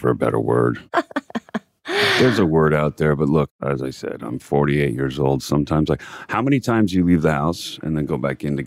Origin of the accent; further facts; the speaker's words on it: California, United States; I love New York, but I started to feel like, look, I'm a West Coast kid. I grew up in California.